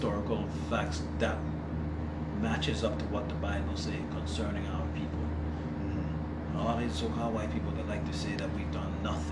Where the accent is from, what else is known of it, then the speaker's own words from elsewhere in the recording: U.S. Virgin Islands; I'm from the Virgin Islands, so okay, I'm a Virgin Islander.